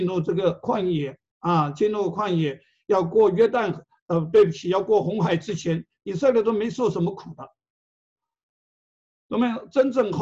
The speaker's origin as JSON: {"language": "Chinese", "country": "Taiwan", "said": "我来自台湾"}